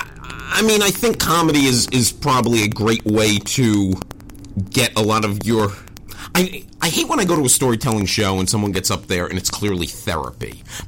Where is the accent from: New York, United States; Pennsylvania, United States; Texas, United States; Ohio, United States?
New York, United States; New York City; now in California, United States; I'm from New York, so I'm supposed